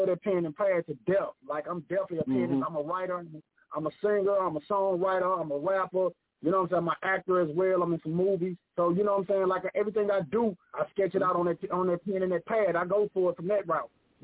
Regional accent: East St. Louis, Illinois, United States; I'm here from East St. Louis, Illinois. You know what I'm saying? Right by St. Louis

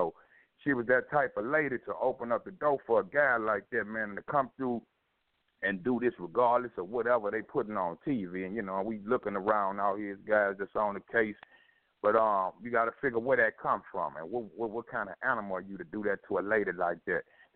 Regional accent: Chicago, Illinois, United States; I come from Chicago and I come to the South

